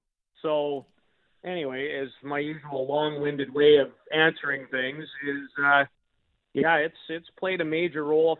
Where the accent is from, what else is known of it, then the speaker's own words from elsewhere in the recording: Saskatoon, Saskatchewan, Canada; growing up in Saskatoon